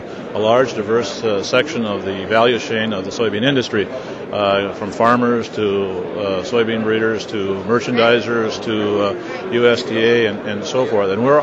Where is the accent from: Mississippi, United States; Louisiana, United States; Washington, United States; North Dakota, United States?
North Dakota, United States; Northwood; I'm from Northwood, North Dakota.